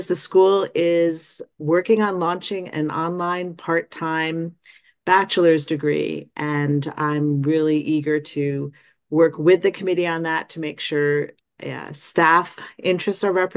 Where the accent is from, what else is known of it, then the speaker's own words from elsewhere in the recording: Ithaca, New York, United States; I grew up in Ithaca.